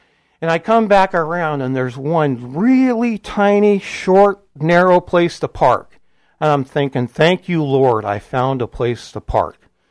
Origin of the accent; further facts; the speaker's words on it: California, United States; you know, as a Californian, you know, when you get to the East Coast, you better get up earlier